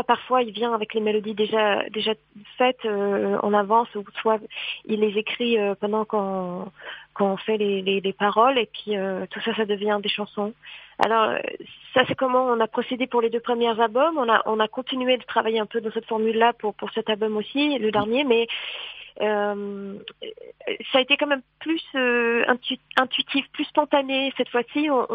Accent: Sweden; French is a second language; de notre enfance dans le petit village où j'ai grandi, en Suède.

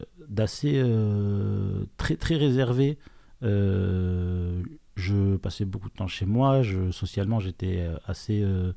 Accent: Tunisia; born there; Moi, je suis né en Tunisie.

